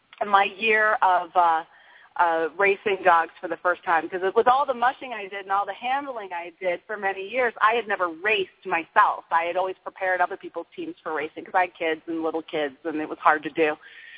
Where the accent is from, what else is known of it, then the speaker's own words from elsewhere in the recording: Vermont, United States; Actually, I grew up in Vermont and spent a lot of my time there.